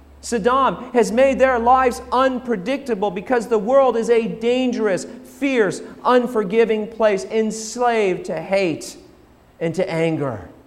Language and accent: English; Colorado, United States; I was born in Colorado, grew up in Colorado in the Rocky Mountains.